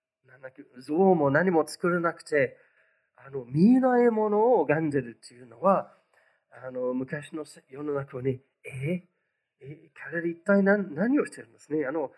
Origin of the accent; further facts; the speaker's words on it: London, United Kingdom; 私たちロンドン出身なので、普段、まあ、ユダヤ人見かけること多かったです。